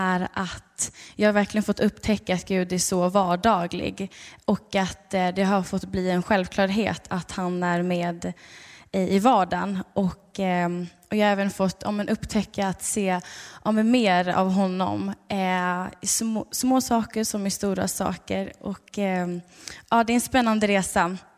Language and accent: Swedish; Stockholm, Stockholm County, Sweden; är 20 år gammal och kommer från en församling i Stockholm. Så där är jag uppvuxen.